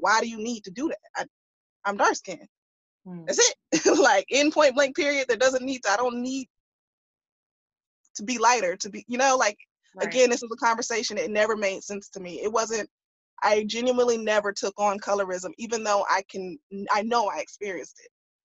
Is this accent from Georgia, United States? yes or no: yes; Atlanta, Georgia, United States; because I was born and raised in Atlanta. I was born and raised around Black people.